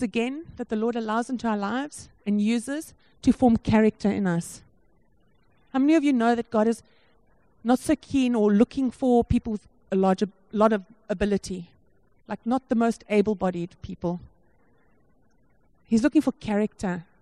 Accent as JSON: {"language": "English", "town": "Johannesburg", "region": "Gauteng", "country": "South Africa", "said": "I'm from Joburg, you know."}